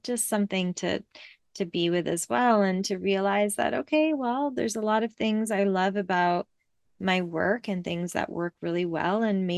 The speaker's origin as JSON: {"language": "English", "town": "Beirut", "region": "Beirut Governorate", "country": "Lebanon", "tie": "born or raised there", "said": "I grew up in Beirut. Like, I mean, the least naturey place on ever. And I just like, just such a city girl."}